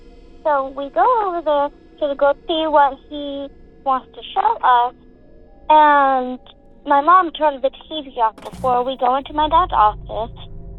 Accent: Colorado Springs, Colorado, United States; I'm from Colorado Springs, Colorado.

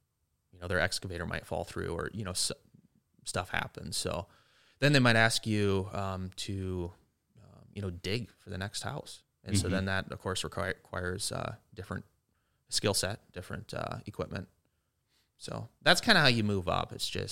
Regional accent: Austin, Minnesota, United States; also born or lived in Rochester; I was born in Rochester, lived here till I think I was 3. And then my family moved to Austin, just about 45 minutes away. Grew up there.

